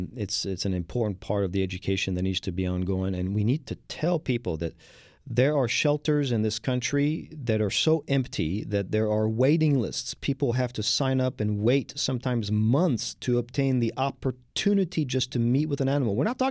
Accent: France; now in Houston, United States; I am the Texan from France.

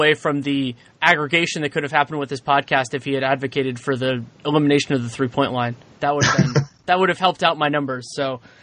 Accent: West Coast, United States; I'm somebody who was born and raised on the West Coast, but also was not born and raised in basketball.

